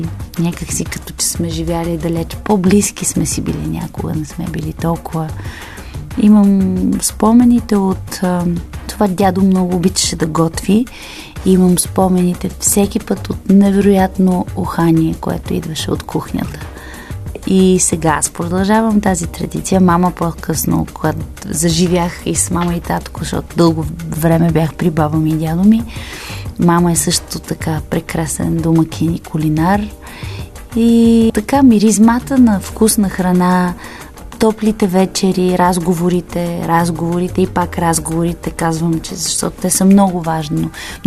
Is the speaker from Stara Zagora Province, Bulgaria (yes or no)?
no; Sofia, Sofia City, Bulgaria; София е моят роден град и ми е много мило и приятно, че всяка улица, всеки храст, всяко дърво ми напомня по нещо